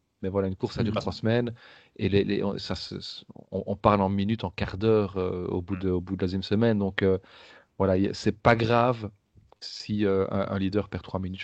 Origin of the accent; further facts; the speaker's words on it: Belgium; je ne dis pas ça parce que je suis belge, sincèrement